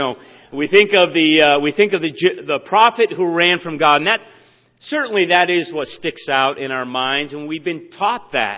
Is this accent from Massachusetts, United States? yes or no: yes; Massachusetts, United States; accent: New England; now in Michigan, United States; I'm from New England, so if I have a little bit of an accent. You know, I never knew I had an accent until I came out to Michigan. It's true. I grew up in Massachusetts, never left the state